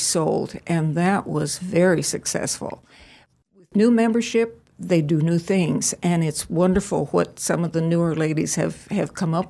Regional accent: Guatemala; I grew up in Guatemala

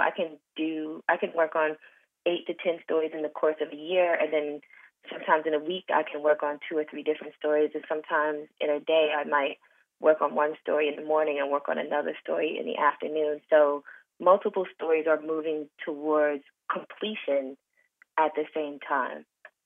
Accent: Brooklyn, New York, United States; I grew up in Brooklyn, New York, during the 80s, when New York was not yet gentrified.

